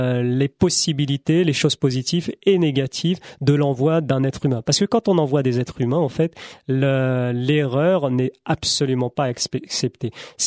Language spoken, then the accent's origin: French; France; On insiste parce qu'on est des Français et on partage de bon cœur avec tous les citoyens et citoyennes